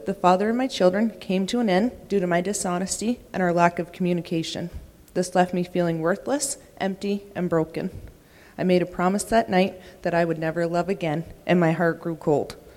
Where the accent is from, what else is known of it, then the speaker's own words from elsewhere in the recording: Nova Scotia, Canada; I'm 29, and I'm from Nova Scotia.